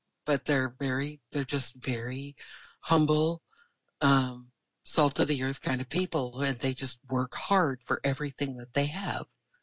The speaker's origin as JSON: {"language": "English", "country": "United States", "said": "they don't judge me because I'm an American."}